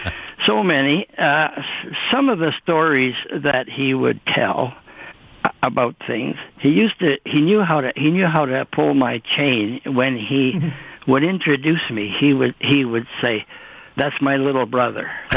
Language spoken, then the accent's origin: English; Timmins, Ontario, Canada; I was 6 years younger, and we grew up in Timmins.